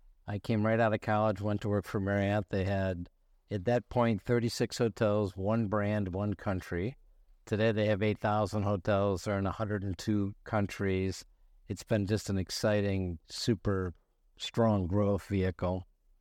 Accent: Michigan, United States; Well, I grew up in Michigan, not far from where you lived for a while there. I lived just outside of Detroit.

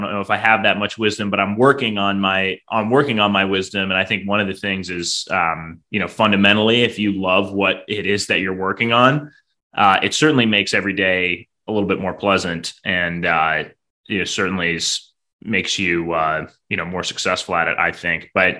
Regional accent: Cleveland, Ohio, United States; So I grew up in Cleveland, big Browns fan, very much a Midwesterner.

